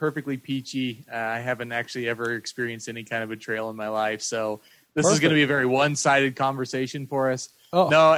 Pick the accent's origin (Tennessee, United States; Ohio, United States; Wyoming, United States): Wyoming, United States; from Wyoming.